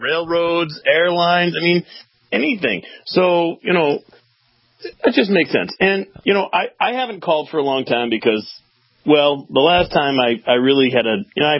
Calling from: Massachusetts, United States; Oh, boy, it's horrible to hear that I'm calling from Massachusetts.

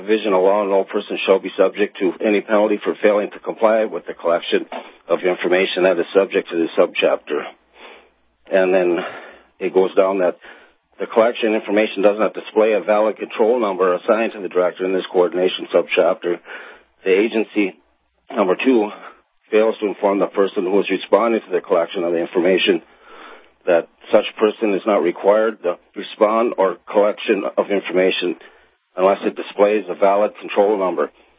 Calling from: Minnesota, United States; From Minnesota.

